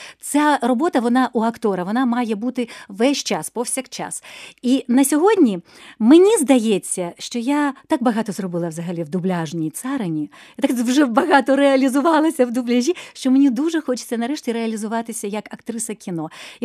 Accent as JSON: {"language": "Ukrainian", "region": "Kyiv", "country": "Ukraine", "tie": "born or raised there", "said": "Я корінна киянка."}